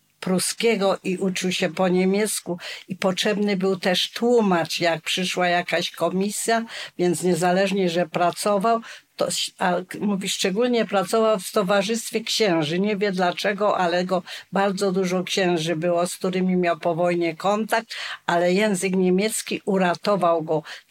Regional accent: Jarocin, Greater Poland Voivodeship, Poland; Oboje rodzice pochodzą z Wielkopolski, ale tato z Jarocina, a mama z Dolska, powiat Śrem.

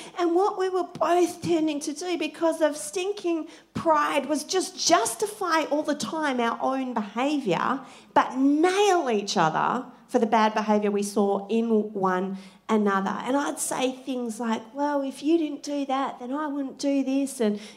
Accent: Australia; I'm Australian

